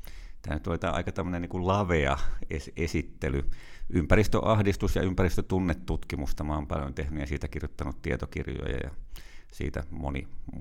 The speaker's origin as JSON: {"language": "Finnish", "town": "Kärkölä", "region": "Päijät-Häme", "country": "Finland", "tie": "born or raised there", "said": "Mä oon kasvanut Kärkölä-nimisessä paikkakunnassa tuossa Riihimäen ja Lahden puolessa välissä, tosin suku on sitten Etelä-Karjalasta."}